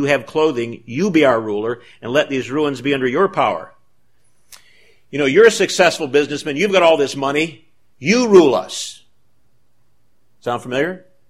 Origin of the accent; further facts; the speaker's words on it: Detroit, Michigan, United States; But I remember back in the 1960s, I grew up in Detroit in the 1960s. We had racially charged riots and burning in Detroit when I was in high school.